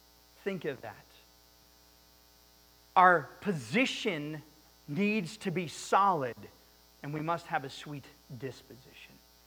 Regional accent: United States; I thank the Lord every day that I'm an American.

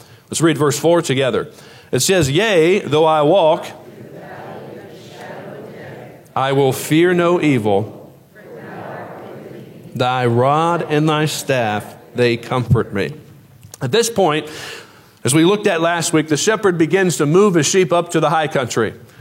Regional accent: Indiana, United States; Now, I grew up in Indiana. We didn't have mountains. We didn't even have hills, okay? We just had cornfields, okay?

